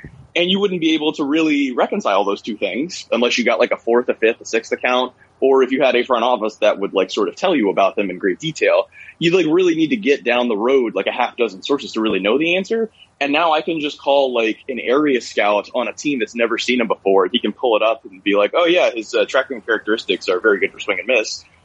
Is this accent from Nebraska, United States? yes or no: no; Tampa, Florida, United States; So, my whole family's from the South, mostly Georgia and Alabama, and I grew up in Tampa before we had a team in Tampa.